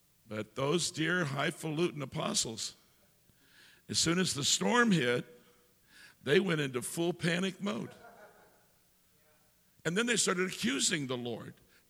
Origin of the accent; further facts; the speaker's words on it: Ohio, United States; I'm originally from Ohio.